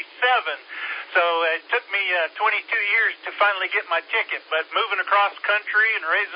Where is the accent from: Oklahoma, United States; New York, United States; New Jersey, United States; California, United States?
California, United States; Simi Valley; I'm originally from Simi Valley up in Ventura County, so I was just curious.